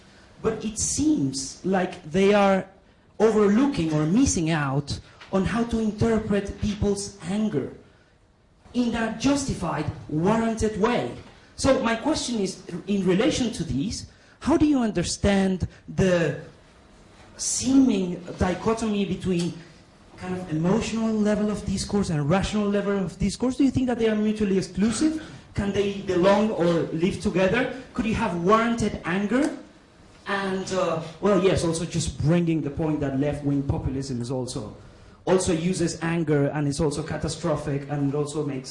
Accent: Venezuela; I come from Venezuela, and which means that I lived under Hugo Chavez for my entire life

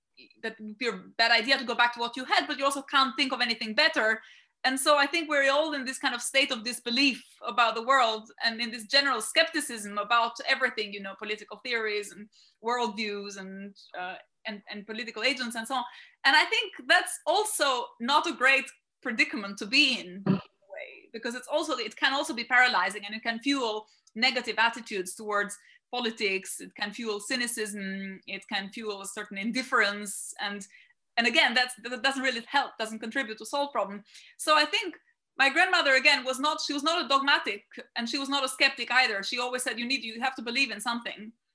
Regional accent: Albania; I kind of connect to my grandmother and to my story of growing up now connect to that story of growing up in Albania

